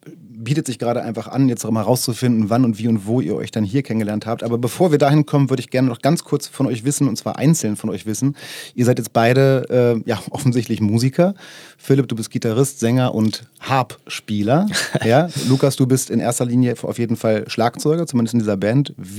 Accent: Braunschweig, Lower Saxony, Germany; Und das war in meiner Jugend in Braunschweig, daher komme ich auch wirklich so.

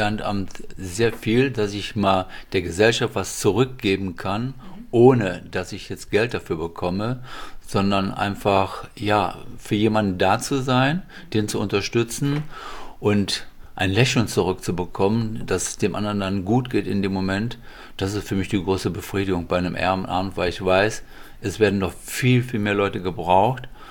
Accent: Leverkusen, North Rhine-Westphalia, Germany; born there; da ich ja aus Leverkusen komme, aber ich sage immer so, ich bin in Leverkusen geboren, als Kölner in Leverkusen geboren, sage ich immer so, weil mein Herz ist Köln, mein Leben ist Köln.

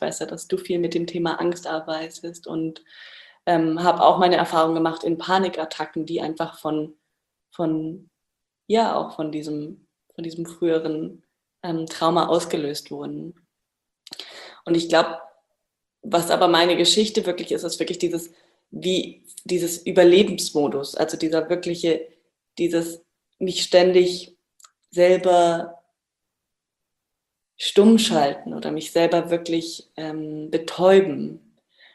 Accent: Bavaria, Germany; moved away as an adult; now in Portugal; Zurzeit bin ich in Portugal, aber aufgewachsen in Bayern im Süden von Deutschland und vermisse tatsächlich auch die Berge ganz stark und bin aber seit 8 Jahren unterwegs, reisend und ohne Zuhause.

